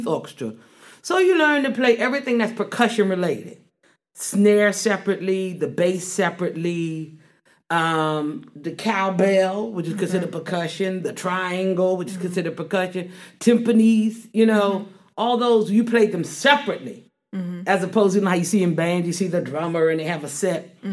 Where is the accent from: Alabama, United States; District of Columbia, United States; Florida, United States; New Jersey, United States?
District of Columbia, United States; Washington; I was born at Georgetown Hospital. I was raised in Northwest D.C. in Ward 4.